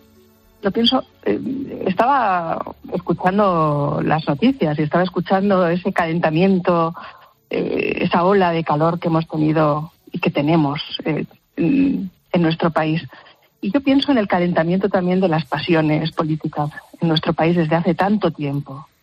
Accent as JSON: {"language": "Spanish", "town": "San Sebastián", "region": "Basque Country", "country": "Spain", "moved": "yes", "lives_now": "La Rioja, Spain", "said": "Nosotros nos fuimos de San Sebastián, como tantos vascos se tuvieron que ir. Y sí, yo tengo un arraigo. Estoy muy, muy contenta en La Rioja, donde vivimos desde hace muchos años"}